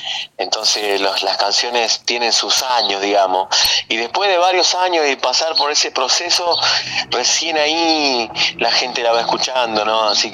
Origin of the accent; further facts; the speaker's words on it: Coronda, Santa Fe, Argentina; born there; Así es, nací en Coronda en el año 79.